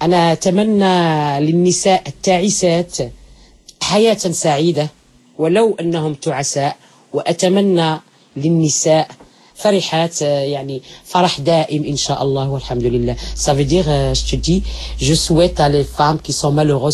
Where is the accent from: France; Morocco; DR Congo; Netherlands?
Morocco; Casablanca, Casablanca-Settat; French is a second language; je suis marocaine, casablancaise.